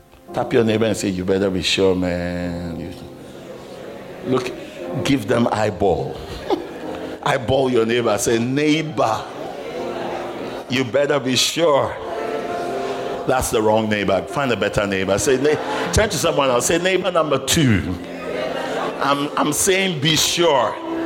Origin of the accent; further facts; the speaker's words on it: Ghana; Now, I'm Ghanaian. You know, I'm African.